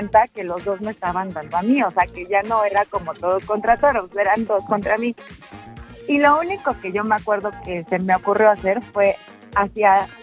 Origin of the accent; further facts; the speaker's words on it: Mexico City, Mexico; Sí, de aquí de la ciudad.